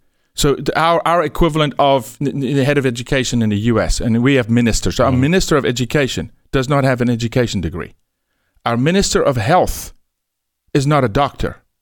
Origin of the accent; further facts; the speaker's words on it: South Africa; moved away as an adult; I'm from South Africa, born and raised 27 years, first 27 years of my life, Glenn. And so through the apartheid era, I was raised.